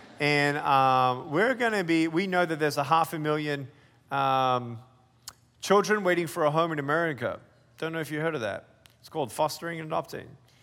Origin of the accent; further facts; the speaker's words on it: Texas, United States; I live in Texas. I call it the United States of Texas. And I love being a Texan. I got my hat and I'm getting my belt buckle.